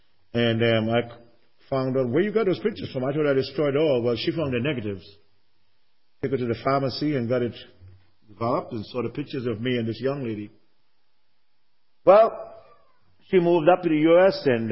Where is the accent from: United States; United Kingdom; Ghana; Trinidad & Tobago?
Trinidad & Tobago; Right after Trinidad, 7 miles from the coast of Trinidad, is South America, which is Venezuela. We're 7 miles from Venezuela.